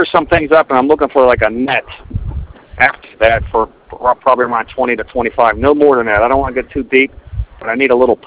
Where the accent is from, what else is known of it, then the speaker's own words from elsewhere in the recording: Clairton, Pennsylvania, United States; We're calling the south, and we're right by, I'm from Clareton, Pennsylvania, where the Clareton Mill is, like the U.S. Steel.